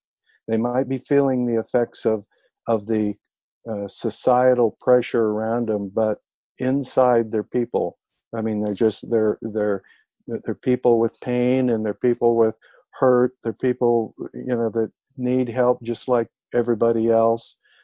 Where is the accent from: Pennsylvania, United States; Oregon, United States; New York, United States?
Oregon, United States; and I'm from Oregon and originally, so I grew up, was born and raised there.